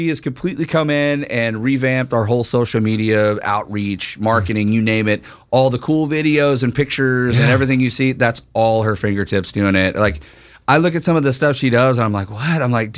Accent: Texas, United States; Listen, I'm from Texas

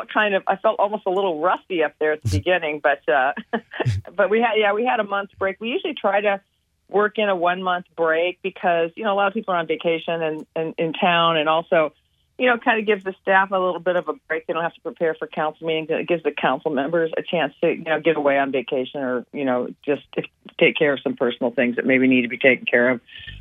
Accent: Midwest, United States; I grew up in the Midwest, and when I send pictures of Laguna Beach back, getting really mad at me.

